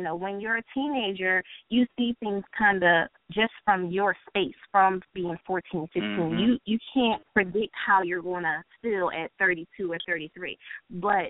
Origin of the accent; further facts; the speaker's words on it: Philadelphia, Pennsylvania, United States; I talk about the different issues that plagued me as a teen growing up in Philadelphia.